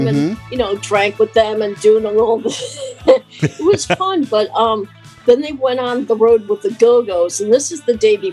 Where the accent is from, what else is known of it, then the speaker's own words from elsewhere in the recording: Devon, Connecticut, United States; also born or lived in Bridgeport; I was born there, but I lived in Devon